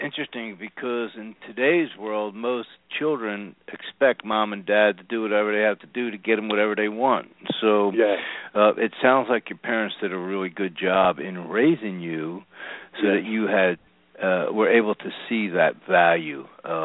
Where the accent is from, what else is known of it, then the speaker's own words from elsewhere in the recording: Norristown, Pennsylvania, United States; I grew up in Norristown, Pennsylvania, which is about 18 miles west of Philadelphia